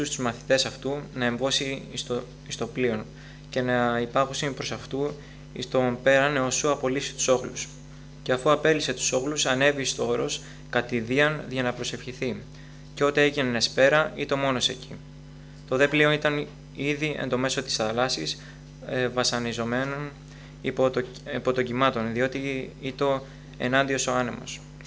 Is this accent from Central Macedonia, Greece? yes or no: no; Alexandroupoli, Eastern Macedonia and Thrace, Greece; now in Athens, Greece; για όσους δεν με ξέρουν, είμαι από Αλεξανδρούπολη